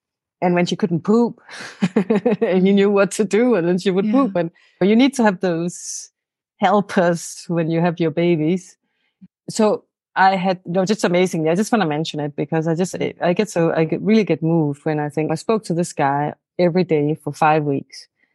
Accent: Denmark; English is a second language; So I'm from Denmark.

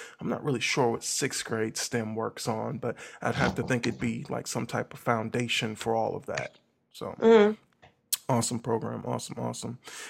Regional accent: Milwaukee, Wisconsin, United States; I was blessed growing up in Milwaukee to attend a high school that had a co-op program.

